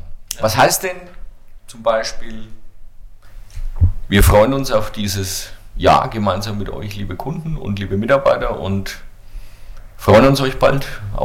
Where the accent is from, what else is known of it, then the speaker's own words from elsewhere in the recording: Bavaria, Germany; Als Franke sind mir Dialekte prinzipiell aber trotzdem natürlich immer sympathisch.